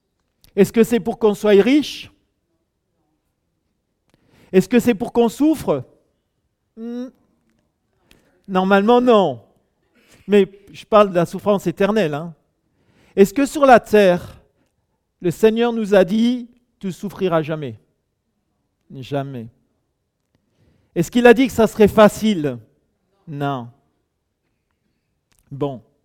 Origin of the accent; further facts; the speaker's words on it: Grand Est, France; born there; Je suis né dans l'Alsace du Nord et très jeune, j'ai connu les difficultés de la séparation.